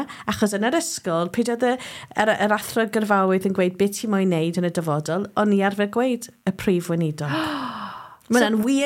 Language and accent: Welsh; Cardiff, Wales, United Kingdom; also born or lived in England; Ond ges i magu yn Gaerdydd, es i ysgol Glantaf, a dwi'n nhad i ddim yn siarad Cymraeg, ond mae mam yn